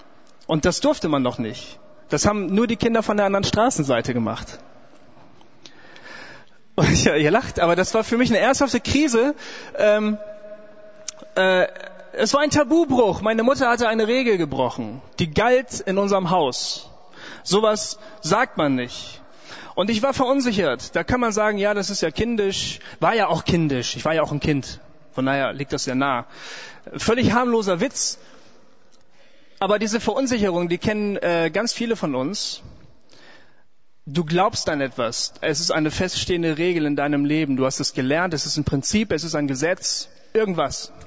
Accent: Bremen, Germany; Ich bin in einem sozial eher schwachen Stadtteil aufgewachsen, in Bremen, meiner Heimatstadt.

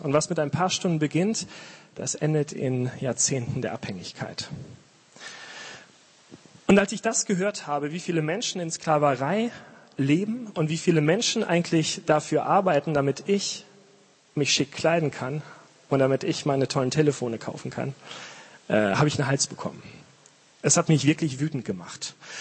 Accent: North Rhine-Westphalia, Germany; now in Marburg, Germany; komme ich selber nicht aus Marburg, ich komme aus der Nähe von Bielefeld.

